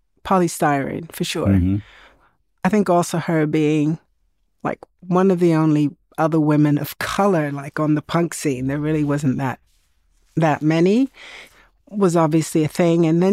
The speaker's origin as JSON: {"language": "English", "country": "Sweden", "tie": "born or raised there", "said": "growing up in Sweden in the 70s"}